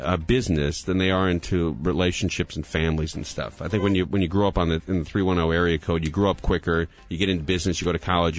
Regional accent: California, United States; I was born and raised in the Valley

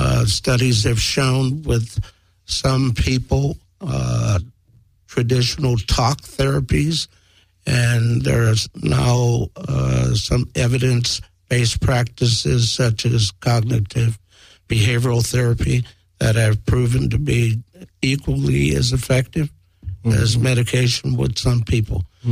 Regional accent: Los Angeles, California, United States; I am African American, mm-hmm. born and raised in South Central LA.

